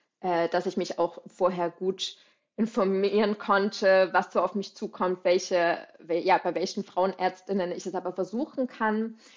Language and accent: German; Saxony, Germany; also ich komme halt aus Sachsen, so aus Nähe des Erzgebirges. Und da ist es einfach noch etwas konservativer.